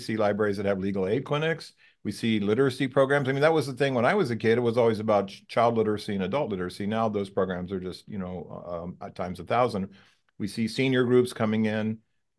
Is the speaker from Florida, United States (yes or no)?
no; California, United States; So I came from California where we have tons of stalkers.